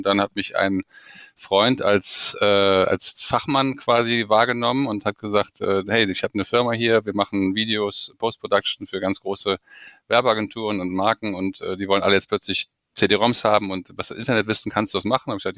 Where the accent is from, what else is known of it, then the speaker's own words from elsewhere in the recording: Germany; Und ich bin als Mann geboren in Deutschland und sehr wohl behütet aufgewachsen.